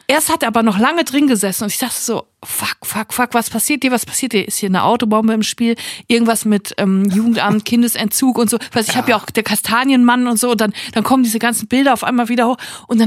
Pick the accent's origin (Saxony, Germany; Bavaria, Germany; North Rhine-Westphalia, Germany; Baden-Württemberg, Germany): North Rhine-Westphalia, Germany; Siegen; In Siegen gibt's das, glaube ich, auch, wo ich herkomme.